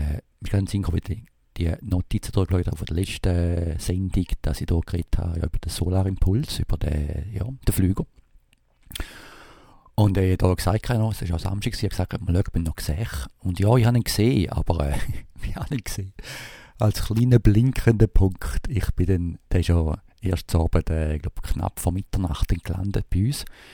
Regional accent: Switzerland; Also wie bei uns in der Schweiz, früher die Italiener.

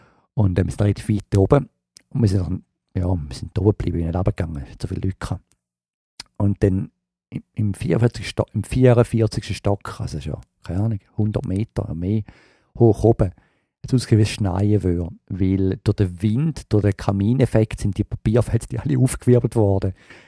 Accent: Switzerland; moved away; als Schweizer, wer geht schon auf New York Käseknöpfe essen? Aber für mich als Auslandsschweizer ist natürlich das schon immer etwas Gutes

